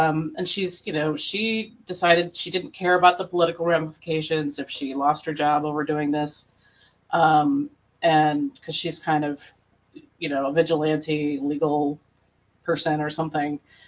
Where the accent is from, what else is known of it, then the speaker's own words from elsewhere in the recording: Clarkston, Michigan, United States; I'm from Michigan. Like, I mean, I grew up in Clarkston, where the mother of Ethan Crumbly grew up.